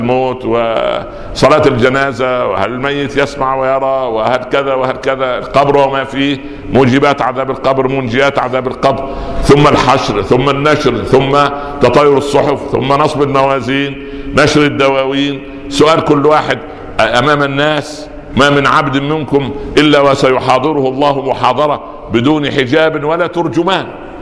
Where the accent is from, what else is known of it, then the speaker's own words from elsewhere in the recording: Upper Egypt, Egypt; عندنا في الصعيد يقولوا ايه يضحك بالضحك رخيص